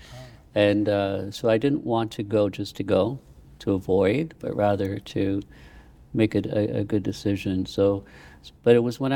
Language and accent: English; Ireland; born there; I was born in Ireland.